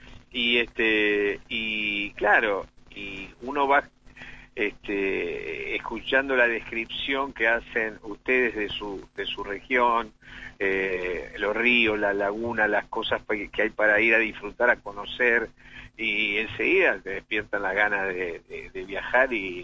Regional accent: Argentina

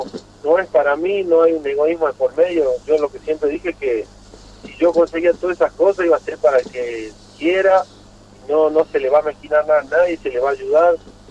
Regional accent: Tartagal, Salta, Argentina; Somos 5 de Argentina, en Tucumán, Salta, yo soy el único tartagalense

